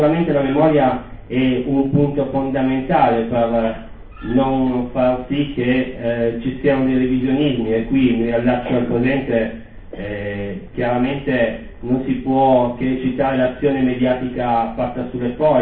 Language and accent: Italian; Santo Stefano Belbo, Piedmont, Italy; Santo Stefano Bello, da dove vengo io, ecco, tra la provincia di Cuneo e la provincia di Asti